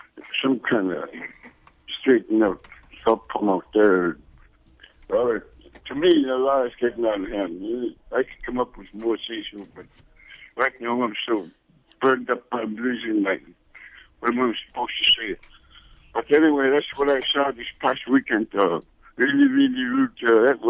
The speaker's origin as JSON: {"language": "English", "town": "Bethel", "region": "Alaska", "country": "United States", "tie": "born or raised there", "said": "Yeah, I'm from Bethel. I grew up with Bethel here when Bethel was on top of the riverbank, you know."}